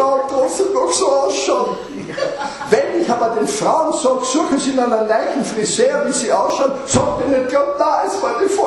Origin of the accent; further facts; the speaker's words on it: Carinthia, Austria; Bei uns in Kärnten war die Religiosität nie so tief verankert.